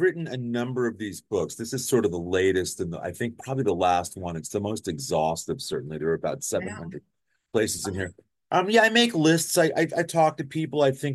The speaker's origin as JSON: {"language": "English", "town": "New York City", "region": "New York", "country": "United States", "said": "I'm from New York originally, so I get what good pizza is"}